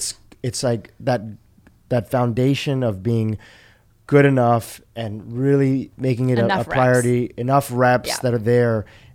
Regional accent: Kenya; born there; my family was born in Kenya. I was born in Kenya.

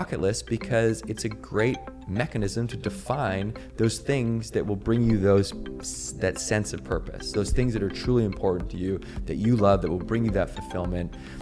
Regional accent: Victoria, British Columbia, Canada; now in Venice Beach, United States; Well, I grew up in Victoria, BC in Canada, and I've been living in Venice Beach for about 10 years.

